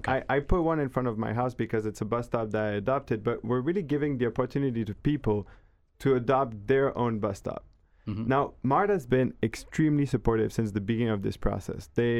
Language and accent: English; Paris, Île-de-France, France; Well, I'm from Paris. I can go anywhere in my city within 20 minutes.